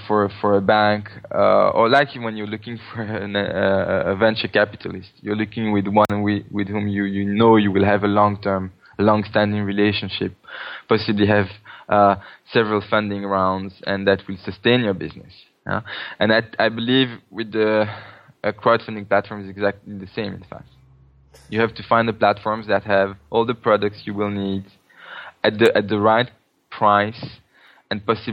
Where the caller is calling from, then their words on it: Paris, Île-de-France, France; I'm calling from France, from Paris.